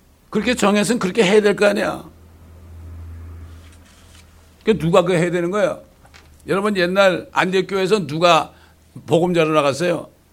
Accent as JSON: {"language": "Korean", "country": "South Korea", "said": "우리 한국 사람들이 너무 조그만 나라에서 태어나서 그런지 그저 모두가 다 세계야."}